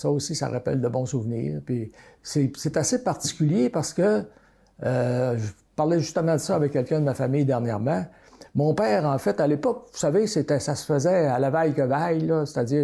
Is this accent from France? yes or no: no; Dolbeau, Quebec, Canada; je suis né à Mistassini, puis j'ai grandi à Dolbo, parce que mon père a bâti une maison sur le boulevard Warburg à Dolbo, puis c'est ça, on a vécu là plusieurs années